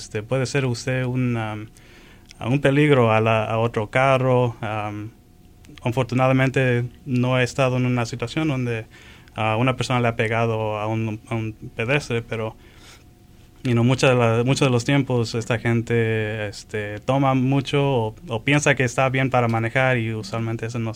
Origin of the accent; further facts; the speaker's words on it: Chicago, Illinois, United States; also born or lived in Mexico City; now in Fitchburg, United States; Nací en la Ciudad de México. Vine a los Estados Unidos cuando era bien pequeño. La mayoría del tiempo crecí en Chicago. Y hace tres años y medio vine a Wisconsin y me hice policía con la ciudad de Fitchburg.